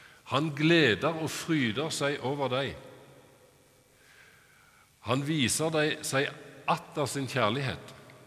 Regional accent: Kvednaland, Rogaland, Norway; Jeg vokste opp på Kvedneland.

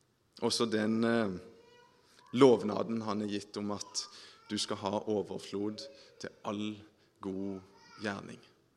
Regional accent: Hornnes, Agder, Norway; Når jeg var liten guttunge, så var det dugnad hjemme på bedehuset. Da bygde vi om og bygde ut og hele bedehuset hjemme på Hornes i Aust-Agder.

